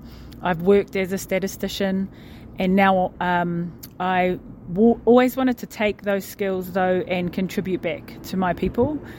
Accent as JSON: {"language": "English", "country": "New Zealand", "said": "I'm from Aotearoa, New Zealand, from the Indigenous people. I affiliate to the tribes of Tūhaurangi and Ngāti Whakaue."}